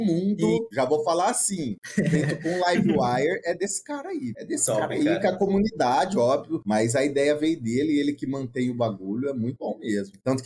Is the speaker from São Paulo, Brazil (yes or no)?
yes; Ribeirão Preto, São Paulo, Brazil; os três aqui do Brain Code … somos de Ribeirão Preto, interior de São Paulo.